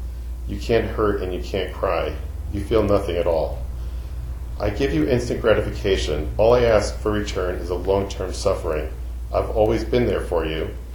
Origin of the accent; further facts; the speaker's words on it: New Jersey, United States; And I grew up in North Jersey. I'm down in Central Jersey. So I have a whole different life down here than I had up there.